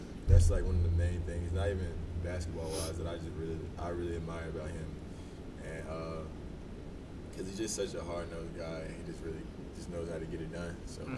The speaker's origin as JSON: {"language": "English", "region": "North Carolina", "country": "United States", "said": "Maybe because I was at home. I'm from North Carolina, so like, I felt like I was right at home."}